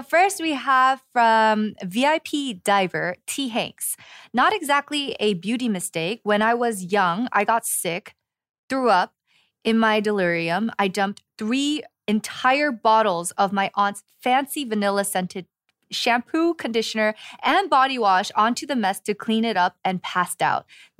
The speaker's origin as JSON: {"language": "English", "region": "California", "country": "United States", "tie": "born or raised there", "said": "I didn't really have a lot of fellow Asians from where I grew up in California."}